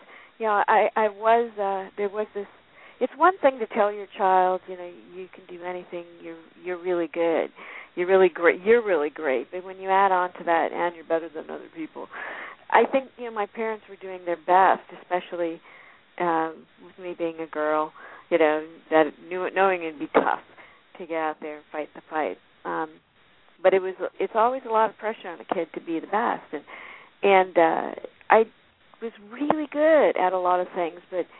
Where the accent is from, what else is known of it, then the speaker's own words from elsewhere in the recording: Phoenix, Arizona, United States; I was born in Phoenix, Arizona, and I still live here.